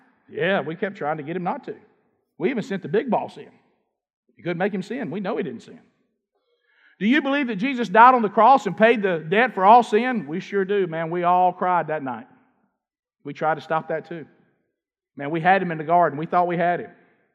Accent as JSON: {"language": "English", "region": "Alabama", "country": "United States", "said": "So I found a Bible, because I'm from Alabama."}